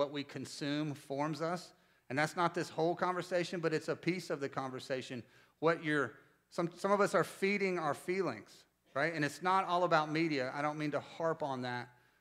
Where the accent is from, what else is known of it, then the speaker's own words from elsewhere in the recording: Winston-Salem, North Carolina, United States; I don't know where I come from Winston-Salem. The way I grew up